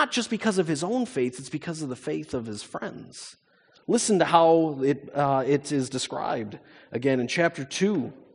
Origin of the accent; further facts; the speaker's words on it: United States; moved away as an adult; now in Canada; I'm originally from the States, and this was my first foray into Canada and into Canadian culture